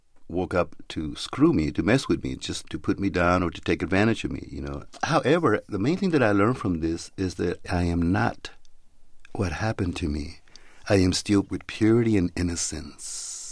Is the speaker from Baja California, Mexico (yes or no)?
yes; Tijuana, Baja California, Mexico; Even though I grew up in Tijuana and in the poorest part